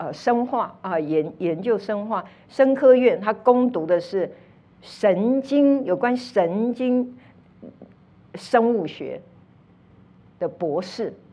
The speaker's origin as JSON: {"language": "Chinese", "country": "Taiwan", "said": "所以我是从台湾来的，那个时候台湾很流行这个啊。"}